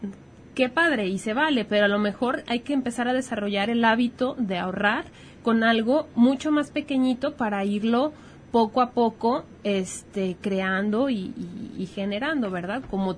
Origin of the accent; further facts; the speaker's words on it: Ejutla, Mexico; son las tandas o cundinas, como las llaman en mi pueblo, en Ejutla.